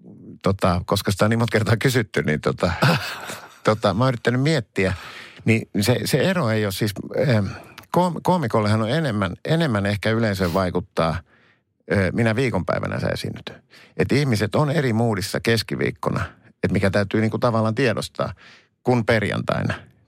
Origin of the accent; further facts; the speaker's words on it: Helsinki, Uusimaa, Finland; kun mä oon helsinkiläinen.